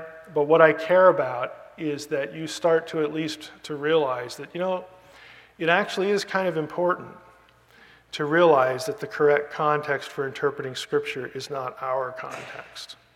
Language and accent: English; Lebanon, Pennsylvania, United States; I'm originally from Pennsylvania Dutch country. From Lebanon, which if you know your Pennsylvania geography, that's the county north of Lancaster. So I grew up in Lebanon